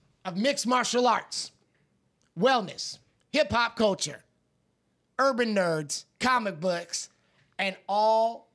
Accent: California, United States; That's part of growing up in the Bay Area.

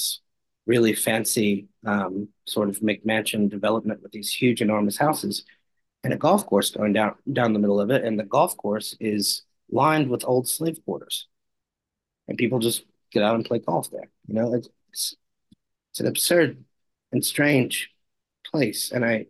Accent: Oklahoma, United States; Maybe a stupid thing to say, but growing up in Oklahoma, I didn't really think of it as part of the South.

